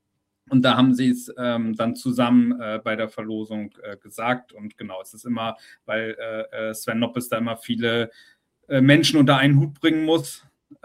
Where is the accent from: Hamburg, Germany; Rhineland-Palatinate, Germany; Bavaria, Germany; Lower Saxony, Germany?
Hamburg, Germany; Ich als Hamburger, für mich wird sie immer Van der Vaart sein